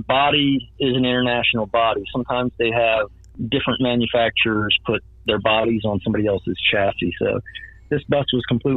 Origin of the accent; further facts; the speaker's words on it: Frederick, Maryland, United States; We're from Frederick, Maryland. Mm-hmm. Is our home. It was our home.